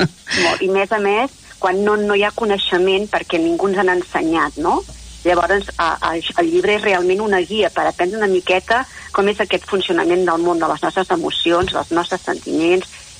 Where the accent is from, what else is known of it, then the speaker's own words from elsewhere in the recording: Cardona, Catalonia, Spain; Jo soc de Cardona